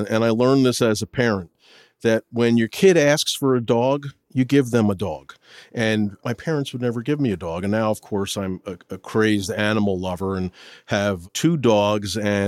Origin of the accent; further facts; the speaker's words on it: New Jersey, United States; now in New York City, United States; Well, I grew up in the suburbs of New Jersey, Union County, about half an hour away from New York City. But when you're from New Jersey, from the suburbs, it might as well have been 2,000 miles away.